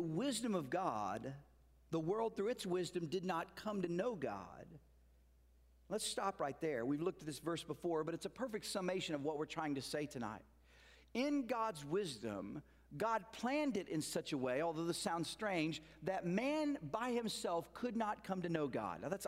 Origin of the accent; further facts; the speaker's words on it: Oklahoma, United States; moved away as an adult; also born or lived in Virginia; I moved from Oklahoma when I graduated from high school to Virginia